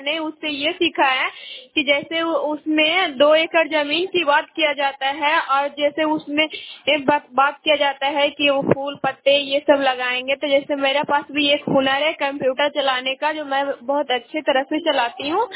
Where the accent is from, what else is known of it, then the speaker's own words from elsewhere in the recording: Hilsa, Bihar, India; मैं कुर्मिया विभाग की रहने वाली हूँ, हिलसा मेरा मतलब पड़ता है और नालंदा जिला के हूँ।